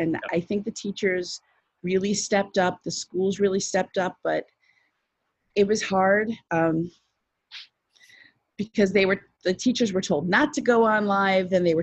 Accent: New York, United States; I mean, I grew up in Long Island.

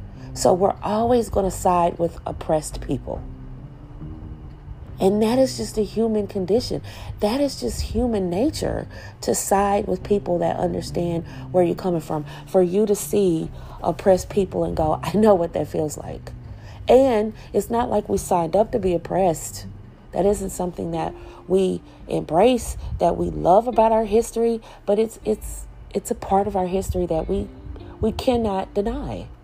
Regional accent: United States; As an American, I do want what's best for Americans, and I do think that we should stand by our allies.

